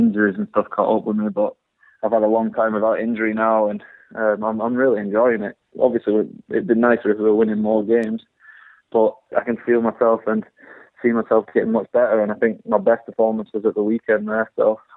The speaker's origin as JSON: {"language": "English", "country": "United Kingdom", "said": "being British"}